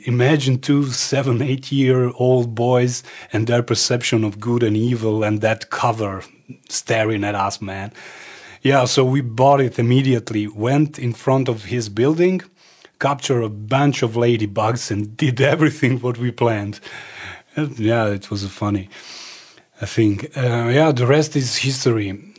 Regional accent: Zadar, Zadar County, Croatia; English is a second language; moved away as an adult; also born or lived in Switzerland / Austria / Frankfurt, Germany; I head back to my hometown of Zadar, where I made Croatian papers and traveled to Italy. After that, I moved a lot. I lived in Switzerland, lived in Austria, even in Frankfurt, Germany for a year

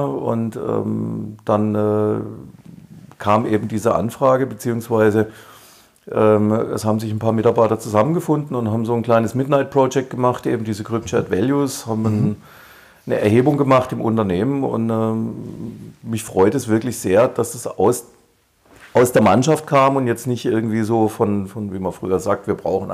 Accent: Baden-Württemberg, Germany

